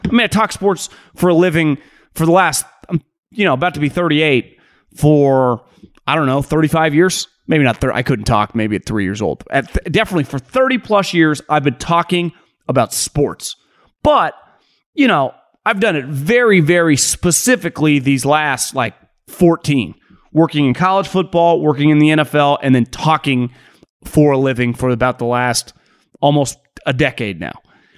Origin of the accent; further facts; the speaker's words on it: California, United States; now in Arizona, United States; You know, I grew up in California. We just not a big hockey place.